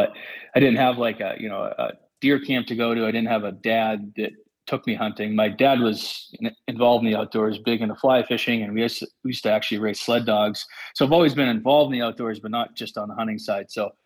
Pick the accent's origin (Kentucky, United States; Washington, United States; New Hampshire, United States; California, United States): New Hampshire, United States; also born or lived in New York; Okay, so I'm from New Hampshire. This is where I grew up. I lived in New York for a few years during college, but other than that, I've lived here my whole life.